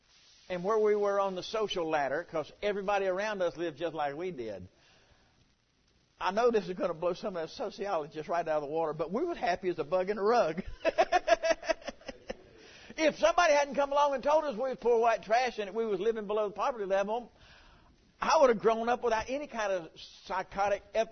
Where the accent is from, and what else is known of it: South Carolina, United States; born or raised there